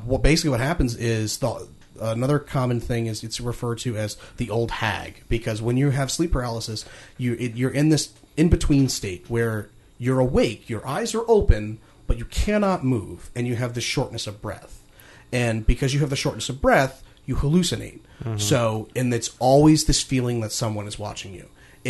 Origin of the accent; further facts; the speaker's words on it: Cincinnati, Ohio, United States; I attribute my love of horror from being a nerd growing up in Cincinnati in the 1980s.